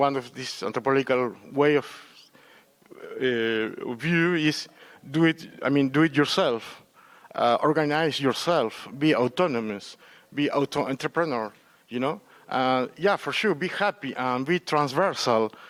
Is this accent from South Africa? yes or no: no; Peru; English is a second language; I come from Peru.